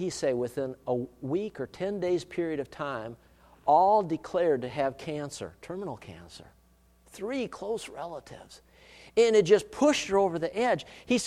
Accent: Duluth, Minnesota, United States; born there; I was born in Duluth, Minnesota.

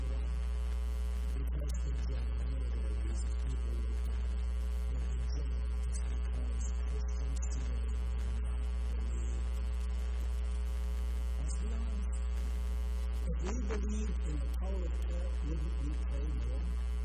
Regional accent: Duluth, Minnesota, United States; when I was growing up in Duluth, Minnesota, I often have to take the bus ride.

